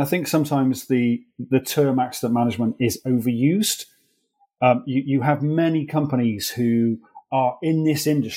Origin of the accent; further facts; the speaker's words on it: Wales, United Kingdom; now in Bristol, United Kingdom; Okay, so I live in Bristol in the UK, and despite my accent, I'm Welsh.